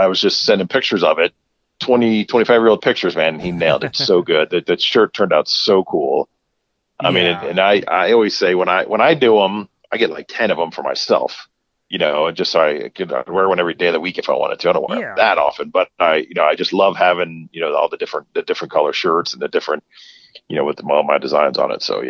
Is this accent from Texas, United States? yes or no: no; Florida, United States; born and raised in Florida, Florida native here.